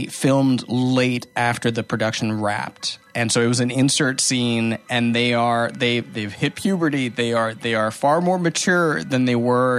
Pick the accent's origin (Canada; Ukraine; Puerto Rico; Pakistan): Puerto Rico; now in New York, United States; I grew up in Puerto Rico where... the cockroaches fly.